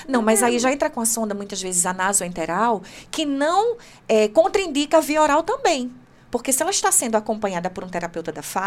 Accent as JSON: {"language": "Portuguese", "town": "Recife", "region": "Pernambuco", "country": "Brazil", "said": "Eu lembro de uma história de um médico... muito renomado lá da minha cidade de Recife."}